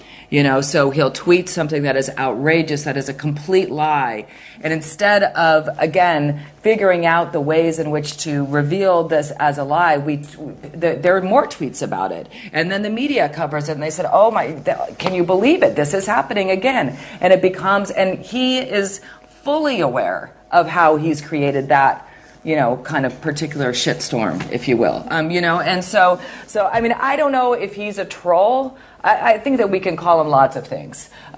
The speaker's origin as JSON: {"language": "English", "country": "United States", "said": "and also I'm from the United States, and there was a lot of, and I was there when Trump was elected"}